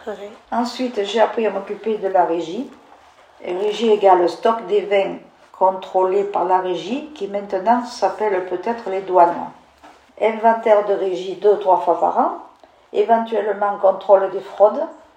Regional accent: Gigondas, Provence-Alpes-Côte d'Azur, France; also born or lived in Vaison-la-Romaine; Je suis née en 1940, à Vaison-la-Romaine. Toute mon enfance s'est passée dans le village de Gigonda, où je suis allée à l'école jusqu'au certificat d'études que j'ai passé à 13 ans et demi

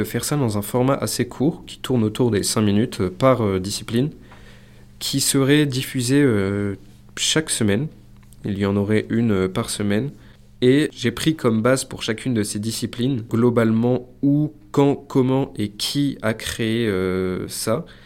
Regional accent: Normandy, France; now in Aubenas, France; parce que je suis originaire de Normandie

